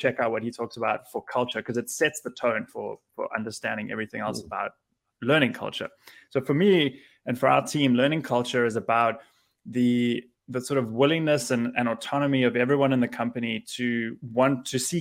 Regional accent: South Africa; now in New Jersey, United States; I'm from South Africa originally.

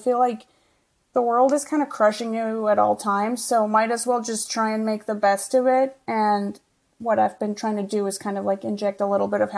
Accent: Colombia; English is a second language; also born or lived in Canada / New York; now in Los Angeles, United States; I am from Colombia, but I've lived in North America for the past almost 20 years now. So I went to school in Canada and then moved to New York. And 3.5 years ago, I moved to LA with my husband

